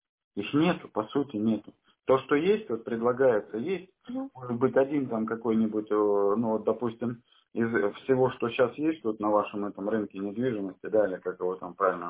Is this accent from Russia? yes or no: yes; Rostov-on-Don, Rostov Oblast, Russia; Я сам из Ростова-на-Дону.